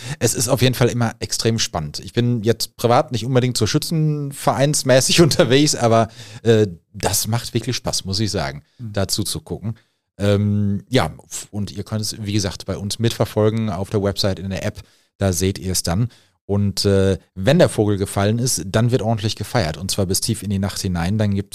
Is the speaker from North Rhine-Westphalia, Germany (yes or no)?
yes; Marl, North Rhine-Westphalia, Germany; born there; Aber ich finde persönlich als gebürtiger Maler auch, muss stehen bleiben.